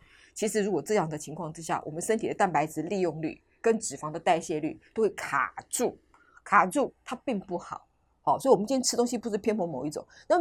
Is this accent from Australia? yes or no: no; Jiangsu, China; 像我的家乡江苏鱼米之乡。我们家是产米的，虽然我在江苏我没有种过稻田，我没有种过田